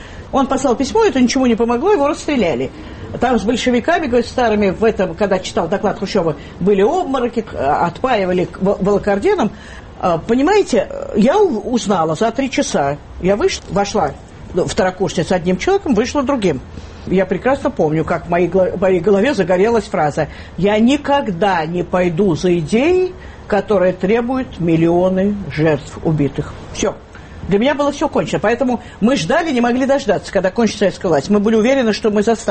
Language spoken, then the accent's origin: Russian; Moscow, Russia; меня задело, что я москвичка, мне будут объяснять, когда мне по своему городу ходить.